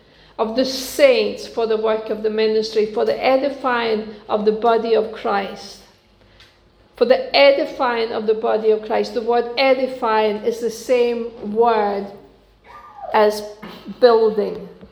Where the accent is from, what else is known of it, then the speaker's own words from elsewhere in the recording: Denmark; English is a second language; You most of you know that I'm originally from Denmark